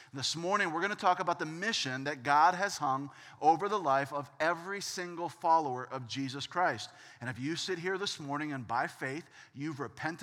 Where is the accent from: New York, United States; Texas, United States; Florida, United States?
Florida, United States; I grew up in Central Florida, and in Central Florida, they'll give you a learner's permit at 15 years old.